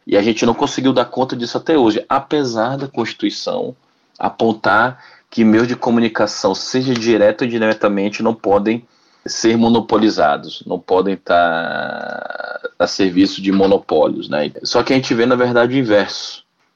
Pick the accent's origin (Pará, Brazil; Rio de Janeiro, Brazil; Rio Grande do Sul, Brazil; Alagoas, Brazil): Pará, Brazil; Belém; also born or lived in Salvador; eu nasci em Belém, eu nasci em Salvador, aliás, mas eu sou de Belém. Fui criado em Belém.